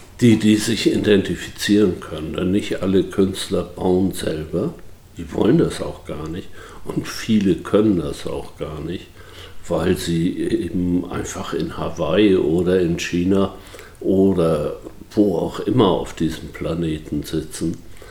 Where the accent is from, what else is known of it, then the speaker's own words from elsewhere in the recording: Büdelsdorf, Schleswig-Holstein, Germany; born there; sind hier nicht nur geboren in Büdelsdorf, sondern haben die Welt auch von anderen Ecken kennengelernt.